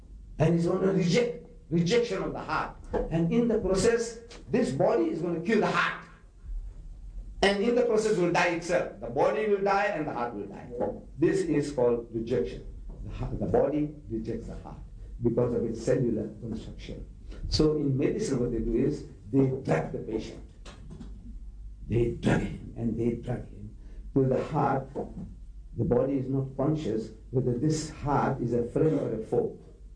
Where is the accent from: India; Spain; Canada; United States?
India; I'm a man from India, Hindu. And we are a little more diplomatic.